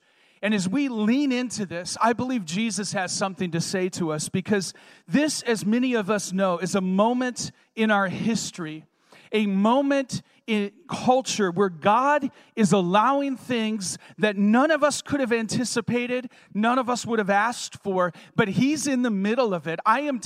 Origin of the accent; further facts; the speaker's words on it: Michigan, United States; I grew up in Michigan on Lake Huron, and we were near Port Huron